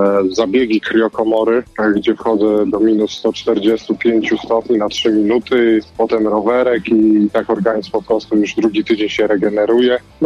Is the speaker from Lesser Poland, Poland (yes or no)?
no; Białystok, Podlaskie Voivodeship, Poland; jestem z Białegostoku, jeździmy właśnie między tymi miastami